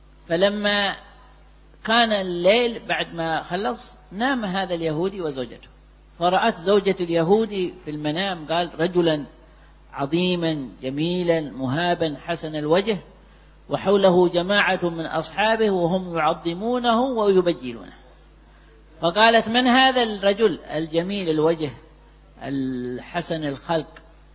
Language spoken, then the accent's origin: Arabic; Egypt; كان عندنا في مصر واحد